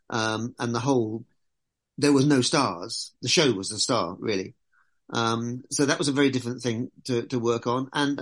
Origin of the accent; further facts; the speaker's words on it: London, United Kingdom; born there; I was a small town boy, although I was born in London. I was a small town boy, really.